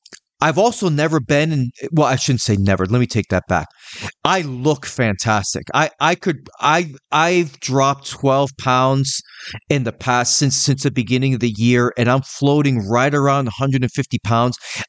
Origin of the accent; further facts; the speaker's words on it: New York City, New York, United States; also born or lived in Tampa; I'm originally from New York City. I lived in Tampa, and now I live in the sticks.